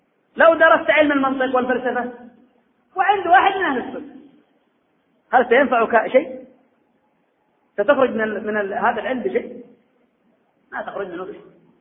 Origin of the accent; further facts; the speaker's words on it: Yemen; أخي، أكبر عبرة عندنا في اليمن